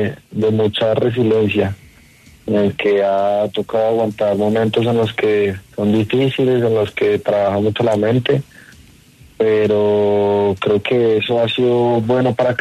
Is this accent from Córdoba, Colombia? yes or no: no; Bogotá, Colombia; Bogotano.